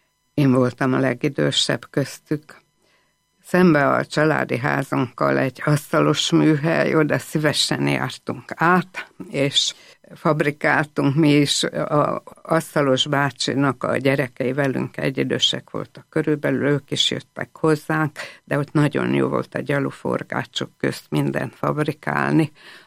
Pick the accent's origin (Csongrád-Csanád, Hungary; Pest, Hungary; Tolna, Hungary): Csongrád-Csanád, Hungary; Csongrád; nagyon szép helyen, Csongrádon születtem. Ez egy tiszaparti város a kőrös torokkal, és egy gyönyörű gyerekkort adott